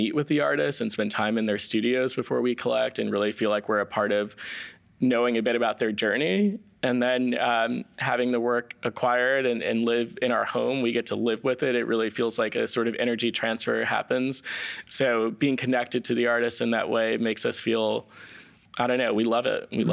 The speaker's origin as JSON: {"language": "English", "town": "New York City", "region": "New York", "country": "United States", "tie": "born or raised there", "said": "growing up in New York City, we have such a rich cultural community here"}